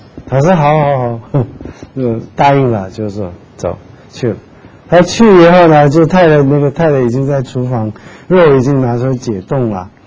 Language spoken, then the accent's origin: Chinese; North China, China; 比如说他是南方人，我是北方人。